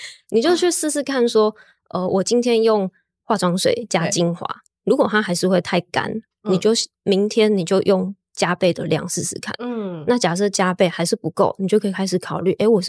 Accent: Taiwan; 其实那样子的配方在台湾是相对没那么适合我们台湾人的肌肤。

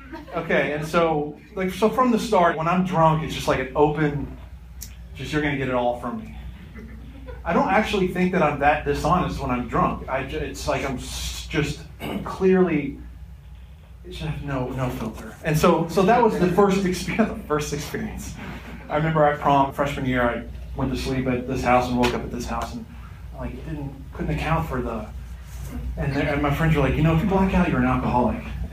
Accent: Kentucky, United States; I'm from Kentucky.

